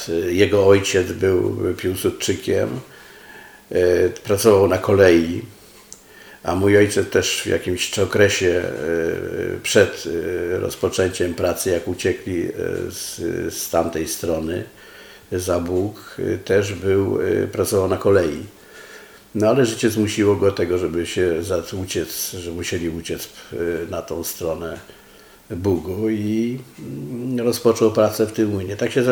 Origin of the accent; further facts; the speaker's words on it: Hrubieszów, Lublin Voivodeship, Poland; born there; Urodziłem się w Hrubieszowie. Dlaczego nie w Warszawie? Bo najbliższy szpital był w Hrubieszowie, a rodzina mojej mamy pochodziła z dość znanego miasteczka Chorodło. To jest na samej ukraińskiej granicy